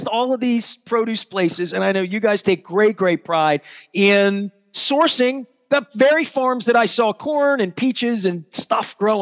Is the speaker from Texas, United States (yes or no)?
no; Maryland, United States; I always brag about my home state, and I love Maryland and driving around.